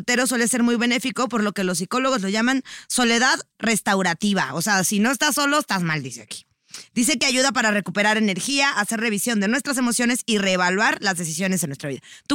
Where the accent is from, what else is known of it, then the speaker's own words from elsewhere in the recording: Mexico; pues si todos somos mexicanos